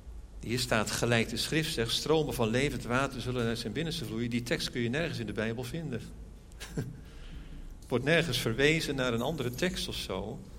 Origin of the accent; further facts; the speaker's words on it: Netherlands; En weet je, als Hollandse jongen denk je dan van, nou, het zal wel een beetje meevallen, hè.